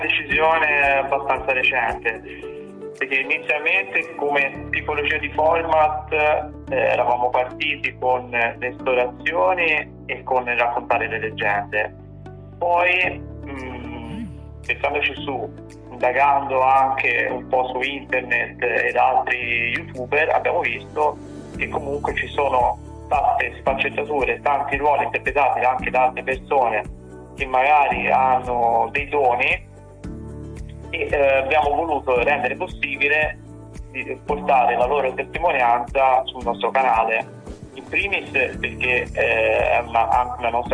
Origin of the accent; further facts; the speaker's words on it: Livorno, Tuscany, Italy; noi siamo due ragazzi toscani, siamo di Livorno, siamo molto giovani, lei ha 21 anni, io ne ho 28.